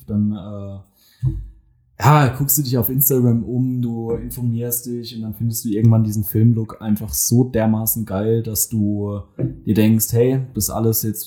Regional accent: Mannheim, Baden-Württemberg, Germany; ich bin 23 Jahre alt. Ich komme aus Mannheim

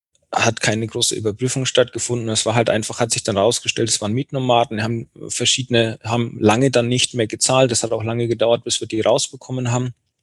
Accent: Bayreuth, Bavaria, Germany; born there; als wir dann wieder zu Hause waren, ja genau, in meiner Geburtsstadt in Bayreuth

